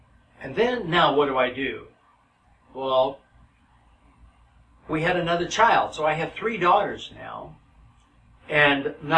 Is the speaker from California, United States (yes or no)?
yes; Los Angeles, California, United States; Now, I grew up totally in Los Angeles. I knew nothing about rural America and nothing about logging and cowboys.